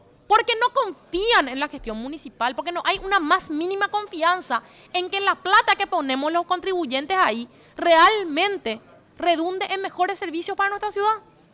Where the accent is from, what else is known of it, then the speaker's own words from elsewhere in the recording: Asunción, Paraguay; Creo que se puede hacer una gestión diferente porque somos muchos los asuncenos de bien.